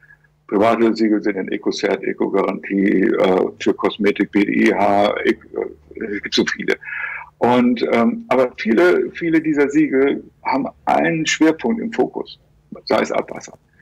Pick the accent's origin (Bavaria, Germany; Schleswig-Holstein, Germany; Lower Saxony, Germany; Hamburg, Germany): Hamburg, Germany; ich stamme aus Hamburg